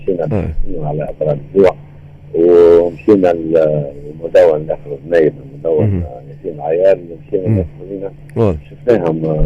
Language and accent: Arabic; Tunisia; لأنه عندنا في تونس تظهر بالوطنيين